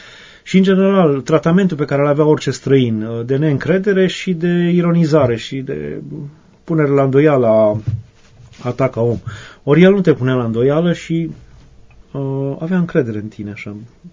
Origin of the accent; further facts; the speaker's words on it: Hunedoara County, Romania; Mai ales eu veneam din Valea Jiului, țin minte cum au râs de mine profesorul la filozofie și zice, de unde ești? Din Valea Jiului, de la mineri.